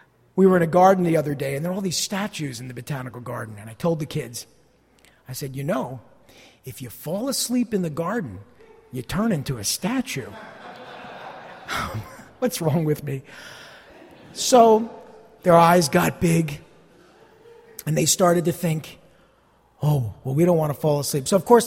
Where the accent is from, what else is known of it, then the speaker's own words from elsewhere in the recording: New Jersey, United States; Maybe it's that I'm from the Northeast, maybe from New Jersey, maybe it's just my personality.